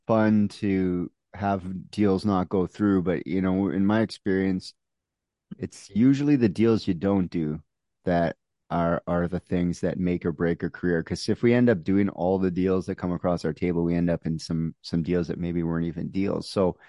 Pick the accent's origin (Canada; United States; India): Canada; Winnipeg, Manitoba; but I'm from Winnipeg and we're not allowed to like Regina or Saskatchewan.